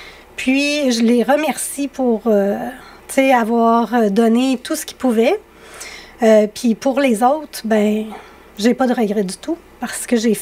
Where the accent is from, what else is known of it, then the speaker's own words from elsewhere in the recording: Quebec, Canada; je voulais avoir Lotbinière-Frontenac, c'était mon patelin.